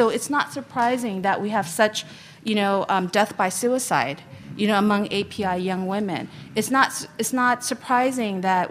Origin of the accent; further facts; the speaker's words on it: San Francisco, California, United States; English is a second language; I grew up in San Francisco. I'm an immigrant. I'm a 1.5 generation. I immigrated when I was 6 years old. I didn't speak a lick of English.